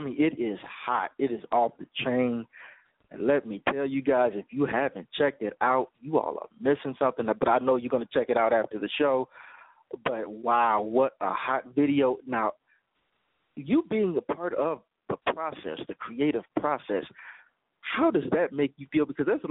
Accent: Chicago, Illinois, United States; Even though I'm from Chicago. Yeah, I'm from Chicago, but I love the Texans.

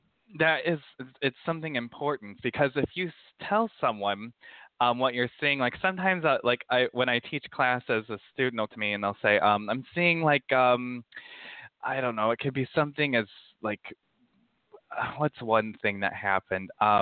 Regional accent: United States; So I'm American, I'm gay, I'm a male.

